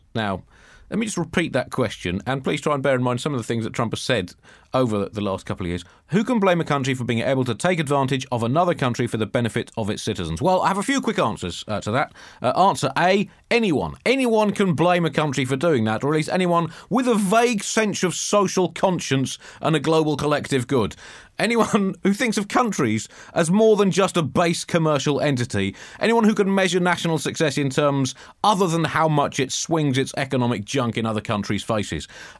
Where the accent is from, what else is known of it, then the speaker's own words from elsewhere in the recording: United Kingdom; Now, you as an Indian and me as a British person may be able to slightly argue with him